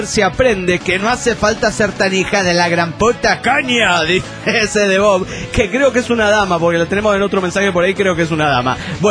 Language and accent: Spanish; León, Guanajuato, Mexico; Hola, soy … de León, Guanajuato, México.